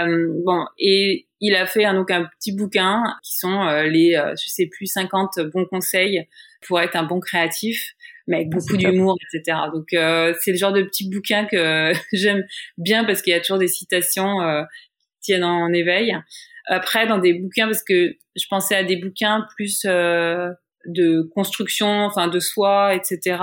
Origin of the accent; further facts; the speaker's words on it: France; now in New York, United States; New York en tant que française